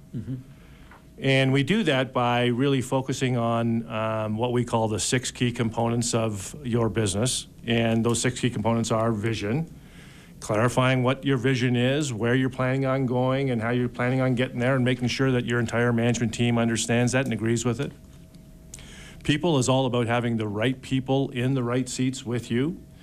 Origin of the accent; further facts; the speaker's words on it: Canada; also born or lived in Dallas, United States; Sure. So, originally, I'm from Canada.